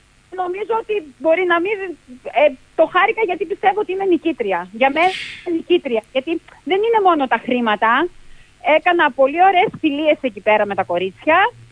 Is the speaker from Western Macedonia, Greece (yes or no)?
yes; Kastoria, Western Macedonia, Greece; now in Nicosia, Cyprus; Να σας πω και εδώ στη Λευκοσία είμαστε πάρα πολύ από Καστοριά.